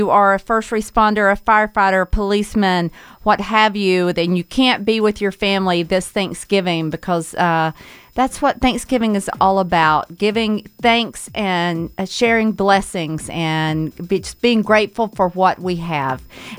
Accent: Blue Ridge, Georgia, United States; I'm from Blue Ridge, Georgia, and I was there last weekend, and it's really rough up there right now.

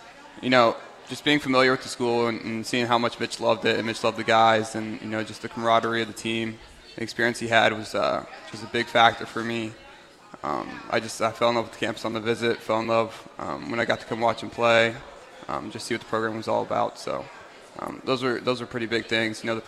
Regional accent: Columbus, Ohio, United States; So I'm from Columbus, Ohio. Went to St. Francis DeSales High School.

